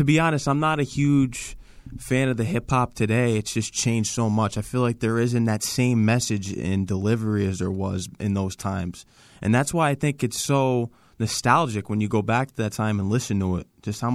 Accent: Connecticut, United States; I'm from Connecticut, but I love New York.

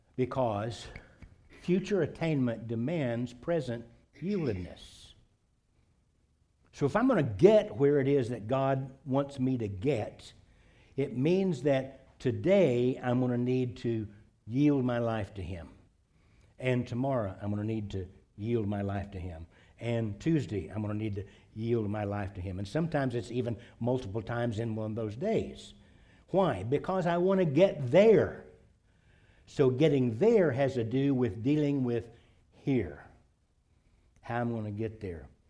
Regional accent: Irving, Texas, United States; I grew up in Irving, and the biggest radio station on the air in those days was KLIF, AM radio

